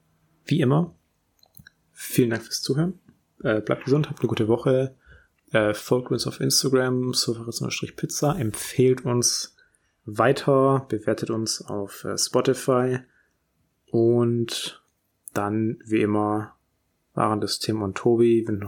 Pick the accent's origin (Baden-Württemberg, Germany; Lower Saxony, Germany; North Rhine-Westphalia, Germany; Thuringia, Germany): Baden-Württemberg, Germany; Aalen; Also da, wo ich herkomme, ne, aus Aalen